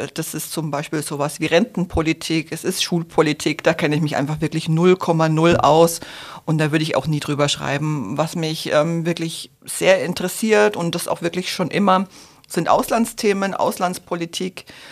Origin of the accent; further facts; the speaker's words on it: Bavaria, Germany; Ich komme nämlich ursprünglich aus Franken